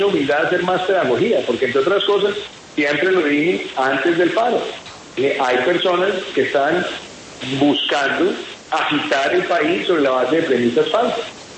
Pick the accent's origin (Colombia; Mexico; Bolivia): Colombia; nosotros tenemos la obligación, todos como colombianos, de llevar la información veraz.